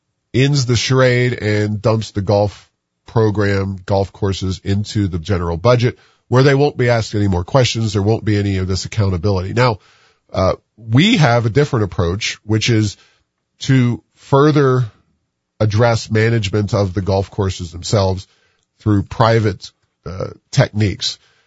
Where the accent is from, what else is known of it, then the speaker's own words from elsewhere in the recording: Cincinnati, Ohio, United States; Other cities across the country, New York City, Los Angeles, my hometown of Cincinnati, all have done private golf courses.